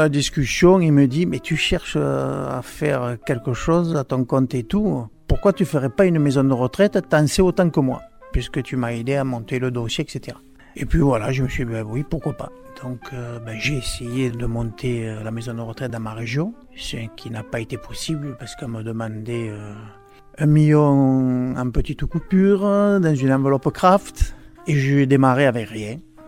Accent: France; moved away as an adult; Je suis né en Provence, j'ai vécu en Provence jusqu'à mes 28 ans, dans le triangle Nîmes-Avignon-Arles, en ayant fait mes études à Montpellier.

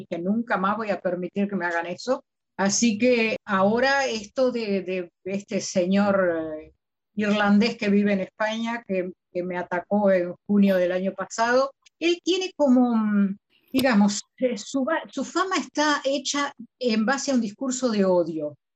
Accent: Uruguay; de Uruguay, teóloga feminista, exégeta de Nuevo Testamento.

